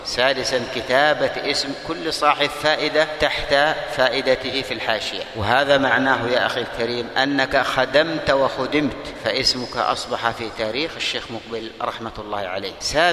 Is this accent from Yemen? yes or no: yes; Yemen; عندنا في اليمن يا إخواني في الله على سبيل المثال 21 محافظة